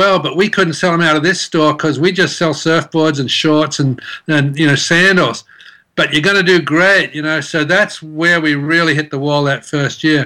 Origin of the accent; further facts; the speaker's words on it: Western Australia, Australia; because I was from Western Australia